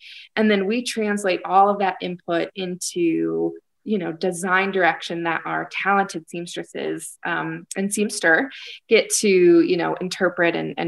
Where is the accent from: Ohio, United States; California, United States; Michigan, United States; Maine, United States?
Ohio, United States; born there; also born or lived in Chicago; I was born in Northeast Ohio. I did live and work and went to school in Chicago for a while, but then moved back to Ohio